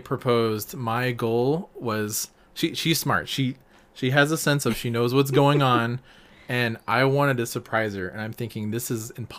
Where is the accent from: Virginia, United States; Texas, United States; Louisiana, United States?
Texas, United States; I came from Texas. Texas was very flat. There wasn't any ocean or anything.